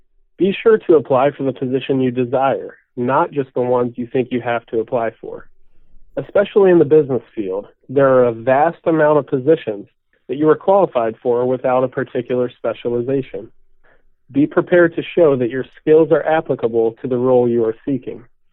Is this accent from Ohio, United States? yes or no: yes; Covington, Ohio, United States; I'm originally from the Dayton area in a small town called Covington, Ohio.